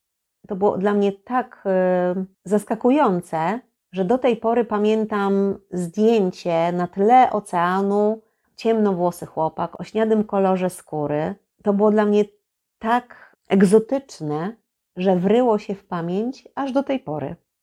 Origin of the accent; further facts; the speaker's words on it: Toruń, Kuyavian-Pomeranian Voivodeship, Poland; pochodzę z Torunia, więc nie wyobrażam sobie, żeby jakakolwiek torunianka nie potrafiła piec pierniczków.